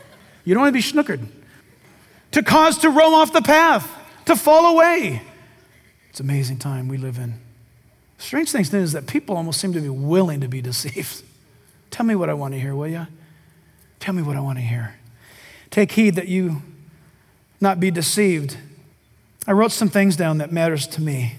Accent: California, United States; Now, as a Californian, I should do that anyway.

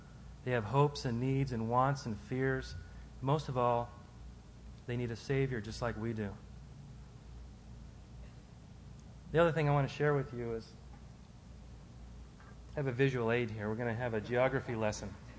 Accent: Seattle, Washington, United States; I was raised in Seattle, Washington, and growing up, Boeing Aircraft Corporation had facilities to the north and the south of Seattle.

